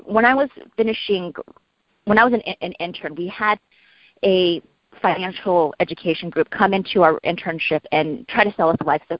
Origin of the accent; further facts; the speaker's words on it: United States; born there; I was born in the States. So it's like I was held back in preschool because I didn't speak English going into school.